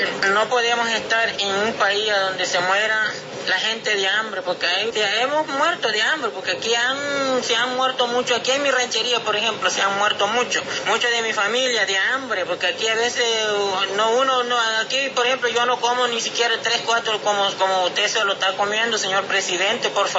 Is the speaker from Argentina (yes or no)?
no; Colombia; y yo soy colombiano y tengo a mis hijos colombianos también